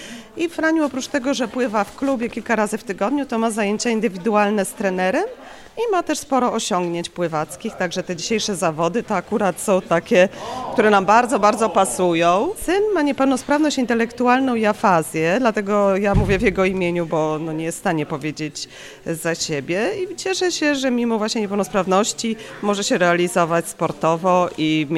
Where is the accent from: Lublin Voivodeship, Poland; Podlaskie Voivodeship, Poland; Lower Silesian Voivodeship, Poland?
Lower Silesian Voivodeship, Poland; Wrocław; Jesteśmy z Wrocławia